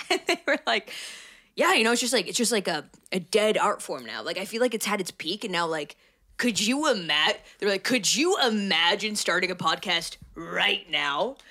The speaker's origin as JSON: {"language": "English", "region": "Ontario", "country": "Canada", "tie": "born or raised there", "first_language": "Polish", "said": "I'm from Canada, born and raised in a little town in southern Ontario, I guess. Southern, northern Ontario, middle. And my parents are... Polish immigrants. They moved to Canada 5 years before I was born"}